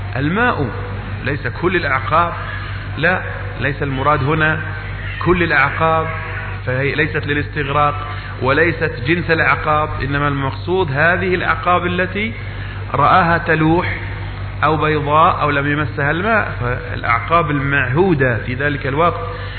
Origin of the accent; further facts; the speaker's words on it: Egypt; accent: Egyptian; العقب هو الذي نحن نسميه في لهجتنا المصرية نسميه الكعب